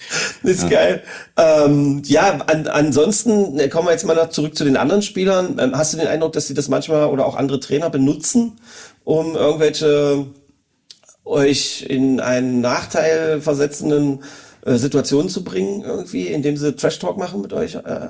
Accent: Magdeburg, Saxony-Anhalt, Germany

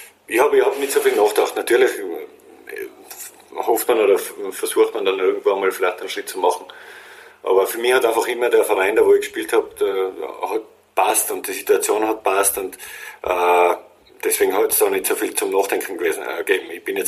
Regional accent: Austria; das ist dann als Österreicher und das macht schon spannend auch.

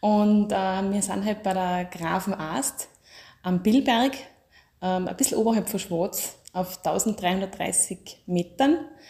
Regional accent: Tyrol, Austria; bei uns in Tirol

